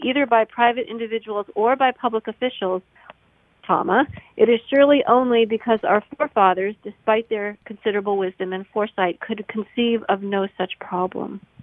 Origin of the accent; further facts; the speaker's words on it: Illinois, United States; But even in places like my home state of Illinois, along with Wisconsin and Minnesota